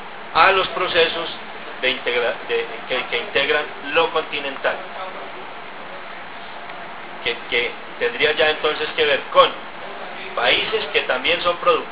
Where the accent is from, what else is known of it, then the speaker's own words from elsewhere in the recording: Antioquia, Colombia; otra cosa es el campesino santandereano, otra cosa somos los paisas.